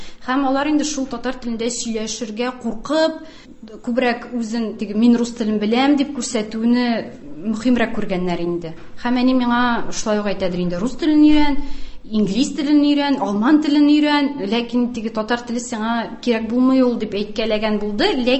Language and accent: Tatar; Dzhalil, Tatarstan, Russia; Мин Сорман районында Җәлидә үстем. Гади гаилә, әти-әни нефтяниклар иде, мине дә соңыннан инде әни бер үзе үстерде. Гаиләдә безнең русчалы татарчалы иде